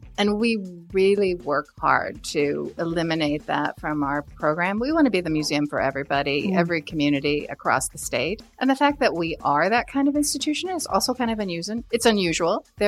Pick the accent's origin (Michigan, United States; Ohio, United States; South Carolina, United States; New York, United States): Ohio, United States; Toledo; now in Milwaukee, United States; Yes. Yeah. Born in Toledo, Ohio. And in the state of Wisconsin, I live in Milwaukee.